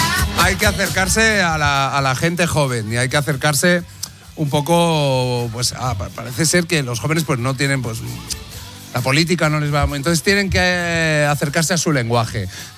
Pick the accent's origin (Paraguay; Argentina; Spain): Spain; Castile and León; Yo, a ver, soy de Castilla y León y si quieres ser como nosotros, lo que tienen que hacer es un café torero.